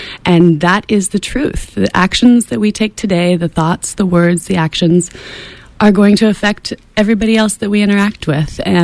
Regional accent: Paradise, California, United States; also born or lived in Red Bluff; I was raised in the North Valley. I was blessed to attend Paradise Elementary School and then to go to junior high and high school in Red Bluff

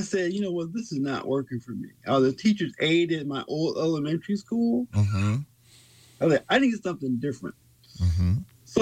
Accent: Los Angeles, California, United States; Well, I grew up in South Central L.A. A lot of poverty.

